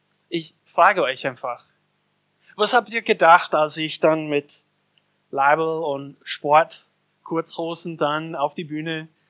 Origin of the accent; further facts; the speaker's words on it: Austria; dass es besonders schwer für uns als Österreicher ist.